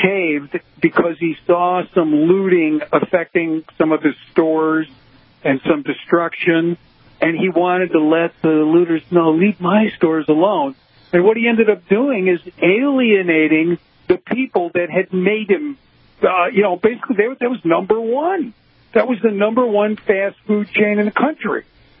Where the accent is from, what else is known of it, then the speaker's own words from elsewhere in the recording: Chicago, Illinois, United States; I'm an old Cub fan. I grew up in Chicago. So I understood disappointment for a long, long time.